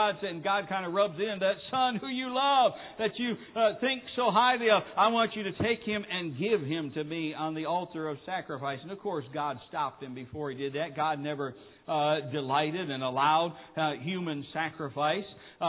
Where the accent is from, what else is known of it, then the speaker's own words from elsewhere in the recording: United States; I thought, I don't need to talk to these people about sacrifice. I'm an American.